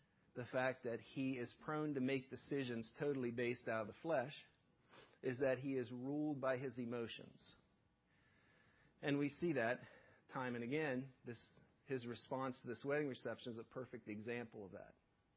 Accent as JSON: {"language": "English", "country": "United States", "tie": "born or raised there", "said": "Now, at my home growing up in Cumberland County, we could only get 2 out of those 4 channels really clearly."}